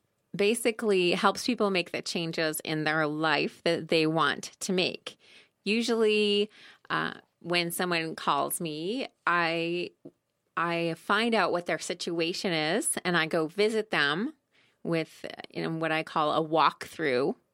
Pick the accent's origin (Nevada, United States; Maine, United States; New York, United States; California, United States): Maine, United States; moved away as an adult; also born or lived in Vermont; now in Rogue Valley, United States; Yes, I'm originally from New England. I grew up in Maine and then as an adult moved to Vermont.